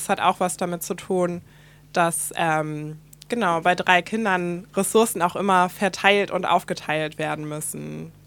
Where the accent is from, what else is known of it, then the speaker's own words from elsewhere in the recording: Hamburg, Germany; bin die älteste von zwei Geschwistern und mit einer weißen Mutter und einem schwarzen Vater aufgewachsen in der Vorstadt von Hamburg. Und meine Selbstbezeichnung ist auch schwarz.